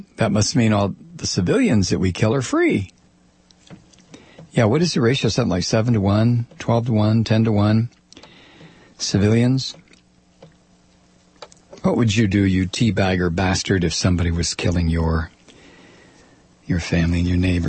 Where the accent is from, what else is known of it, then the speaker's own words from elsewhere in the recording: Toledo, Ohio, United States; Toledo, in my hometown.